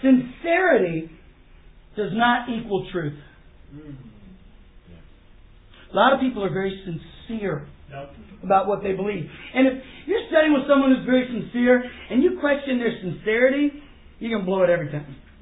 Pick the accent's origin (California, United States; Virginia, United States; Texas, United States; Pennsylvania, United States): Texas, United States; But my team, I grew up in East Texas. I'm a Cowboy fan.